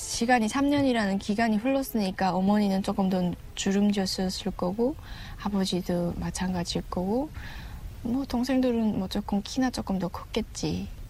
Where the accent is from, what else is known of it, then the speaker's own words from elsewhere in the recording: Chongjin, North Hamgyong, North Korea; 그냥 고향 함경북도 청진이 고향인 청년이죠.